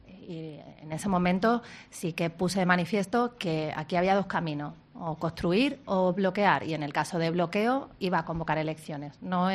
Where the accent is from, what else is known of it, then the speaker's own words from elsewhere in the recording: Extremadura, Spain; creo en mi tierra, creo en Extremadura, creo en los extremeños